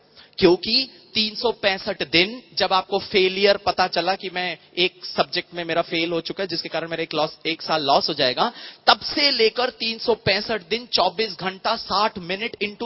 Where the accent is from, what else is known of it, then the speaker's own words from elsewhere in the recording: Mumbai, Maharashtra, India; मैं मुंबई से हूं